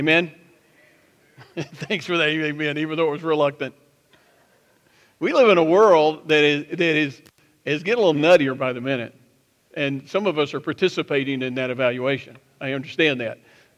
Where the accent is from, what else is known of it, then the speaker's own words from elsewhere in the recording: Chalkville, Alabama, United States; Of course, now I grew up in Chalkville, Alabama. I was out in the sticks, you know.